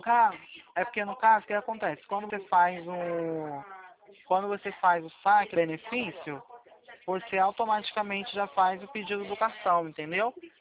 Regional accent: Rio de Janeiro, Brazil; Eu sou daqui, sim, tá? Eu sou do Rio de Janeiro, eu falo aqui do centro, tá?

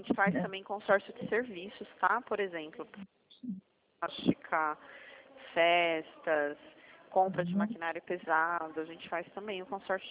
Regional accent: São Paulo, Brazil; Eu sou de São Paulo.

